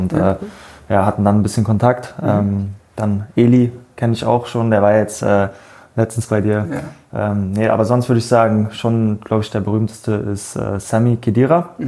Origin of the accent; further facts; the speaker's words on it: Berlin, Germany; Ich bin ja auch aufgewachsen am Stadtrand von Berlin